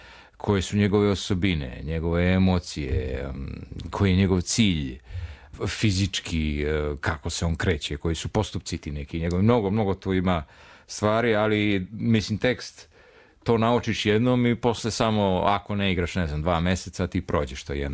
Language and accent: Serbian; Gornji Milanovac, Šumadija and Western Serbia, Serbia; on je iz Gornje Milanovca, odakle sam ja rodom